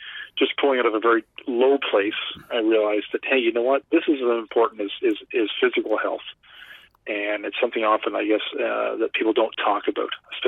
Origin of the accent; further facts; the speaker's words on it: Halifax, Nova Scotia, Canada; now in Ottawa, Canada; going back home where I spent most of my time growing up in Halifax.